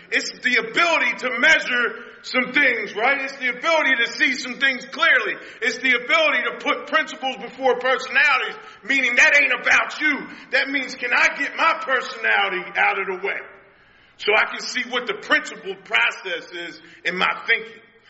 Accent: Baltimore, Maryland, United States; She didn't, you know, my grandparents raised me. I'm from West Baltimore. She did the best she could.

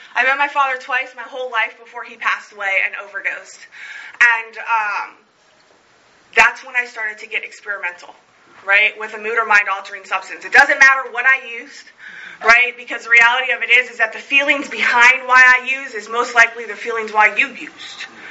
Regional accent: Florida, United States; I was born in Broward County, got raised in Broward County, got high in Broward County, and I got clean in Broward County.

